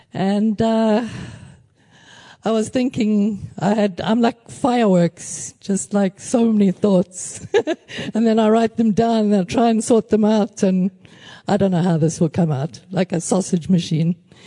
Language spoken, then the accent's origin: English; South Africa; also born or lived in Kenya / London, United Kingdom; now in Cyprus; I was born in Kenya, grew up in South Africa, then London 13 years, and now I'm doing my practicum, my Bible college practicum in Cyprus